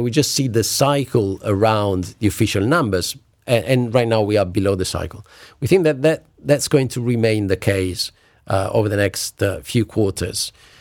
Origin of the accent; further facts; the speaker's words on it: Italy; So my home country, Italy, is of course the one that stands out the most.